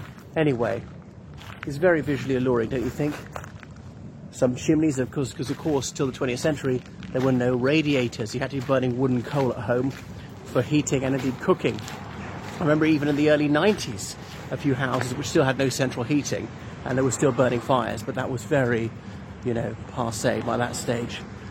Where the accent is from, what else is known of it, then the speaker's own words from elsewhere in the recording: Ireland; o everybody … from Ireland.